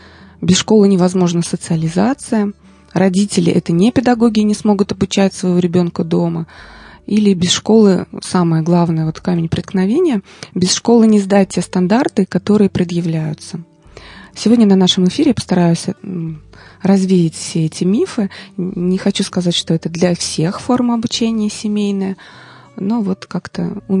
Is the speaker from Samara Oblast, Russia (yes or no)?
yes; Tolyatti, Samara Oblast, Russia; Тоже я вот из Тольятти родом